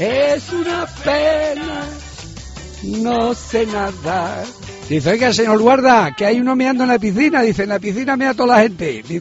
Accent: Spain; que como somos españoles, qué triste.

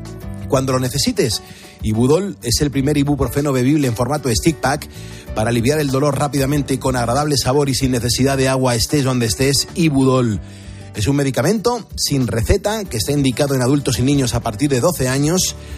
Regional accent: Madrid, Community of Madrid, Spain; como los madrileños cuando nos movemos por ahí

